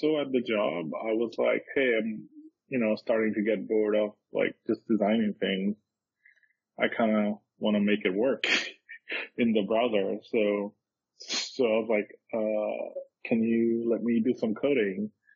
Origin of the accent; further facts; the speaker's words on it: India; I grew up in India